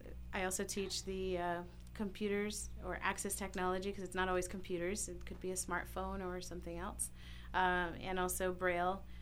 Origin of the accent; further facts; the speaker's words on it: Miami, Florida, United States; also born or lived in Cuba; is from Cuba. I grew up in Miami, and I went to University of Miami to get my bachelor's in music therapy